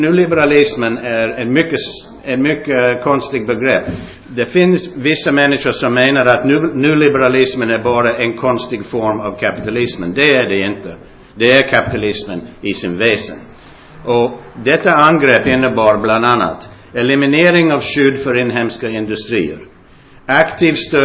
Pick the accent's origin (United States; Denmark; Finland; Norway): United States; Brooklyn, New York; moved away as an adult; also born or lived in France / England; now in Sweden; Jag var född i Brooklyn, New York i 1935 och jag växte upp i USA, kom till Europa 1959, har bott i Frankrike, England och Sverige.